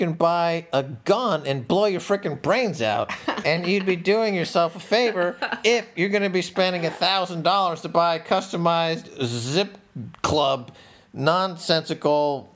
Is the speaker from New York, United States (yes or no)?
yes; Larchmont, New York, United States; born there; We moved to Larchmont before I was born from New York City.